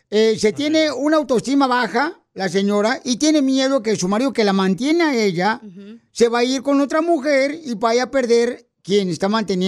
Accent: Guanajuato, Mexico; porque acá venimos de Guanajuato, papuchón.

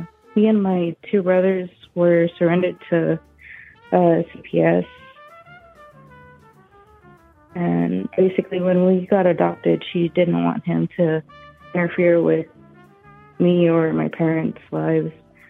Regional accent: Texas, United States; I'm from Texas, by the way.

